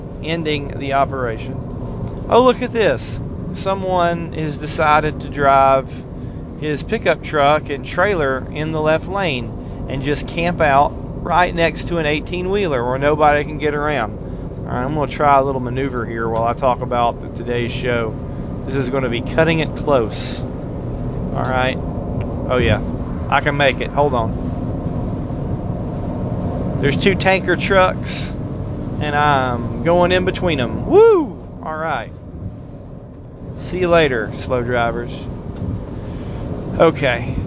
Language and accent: English; Tennessee, United States; But that's my favorite game of the year because I'm from Tennessee.